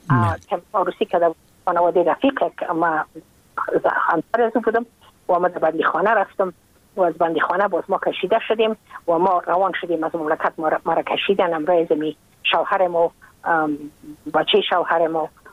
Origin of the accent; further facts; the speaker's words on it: Afghanistan; moved away as an adult; now in United States; از اینکه ما که از افغانستان بر آمدم ما اون سال بودم 28 ساله